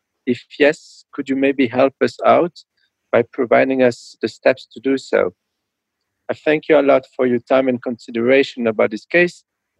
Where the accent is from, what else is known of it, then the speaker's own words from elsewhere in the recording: France; English is a second language; I come from France.